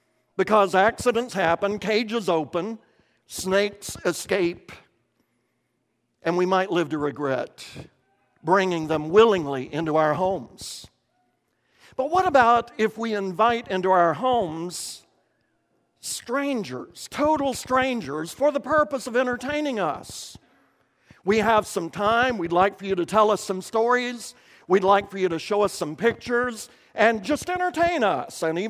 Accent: Kentucky, United States; he was very much a hillbilly like I was from Harlan County, Kentucky.

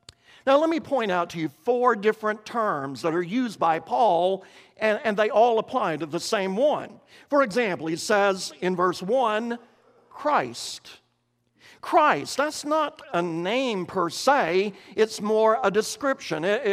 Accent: Kentucky, United States; as we used to say when I was growing up in Kentucky, that's a mouthful.

